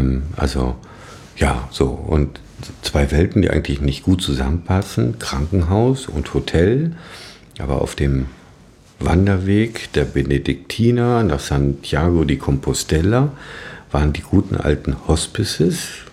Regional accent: Thuringia, Germany; Wir kommen ja aus dem Saale-Holzland-Kreis.

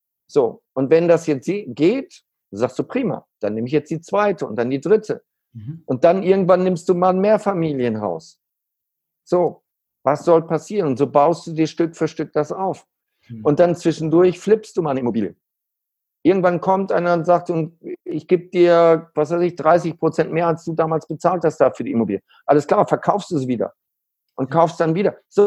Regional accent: Neuss, North Rhine-Westphalia, Germany; born there; Aber ich bin in Neuss geboren

